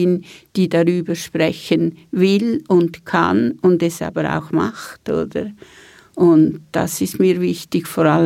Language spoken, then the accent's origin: German; Switzerland; Die Schweiz ist meine Heimat.